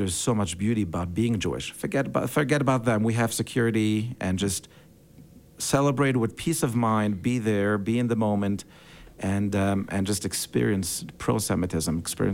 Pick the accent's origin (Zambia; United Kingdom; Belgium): Belgium; I grew up in Belgium, and all of my grandparents are Holocaust survivors